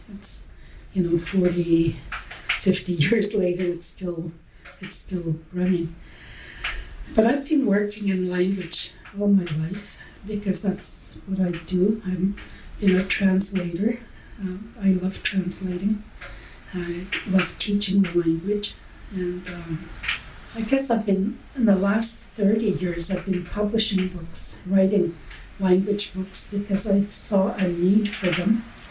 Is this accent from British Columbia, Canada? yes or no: no; Lac Seul, Ontario, Canada; I am Bear Clan, and I'm from Lac Seul, Ontario. I have been a language teacher all my life, and I speak Anishinaabe Mo'in.